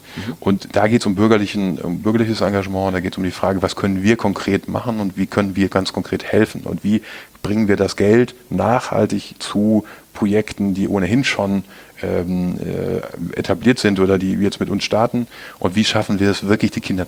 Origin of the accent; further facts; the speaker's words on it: North Rhine-Westphalia, Germany; Für mich als Ostwestfale war das ein schwieriger Angang